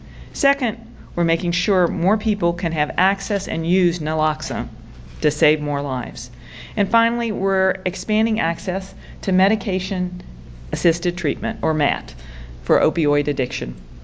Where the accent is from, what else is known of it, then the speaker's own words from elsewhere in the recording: Hinton, West Virginia, United States; I grew up in Hinton, West Virginia, and my home state has consistently ranked at the top of the states with the highest rate of deaths from overdose